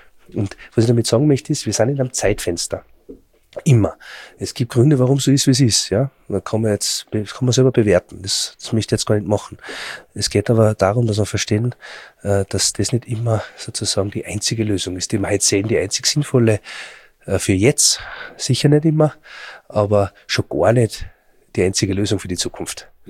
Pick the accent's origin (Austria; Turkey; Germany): Austria; bei uns in Österreich